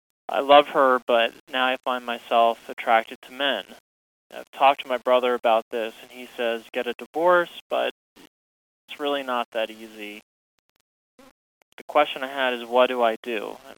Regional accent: Indiana, United States; I'm 37 and I'm from Indiana.

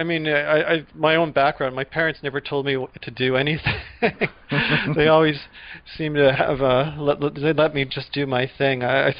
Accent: Edmonton, Alberta, Canada; moved away as an adult; now in United States; No, actually, I grew up in Edmonton, Canada.

